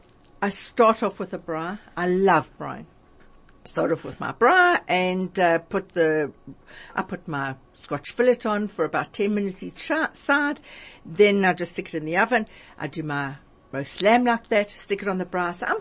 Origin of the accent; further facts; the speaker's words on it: Durban, KwaZulu-Natal, South Africa; I mean, I come from Durban. So, I mean, to me, a Durban curry is so special.